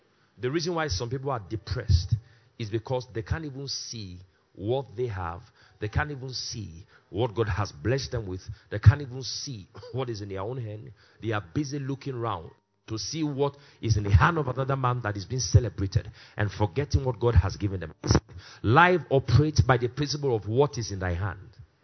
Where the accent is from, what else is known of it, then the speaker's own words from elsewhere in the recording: Nigeria; born there; I was born in Nigeria. That is to my advantage.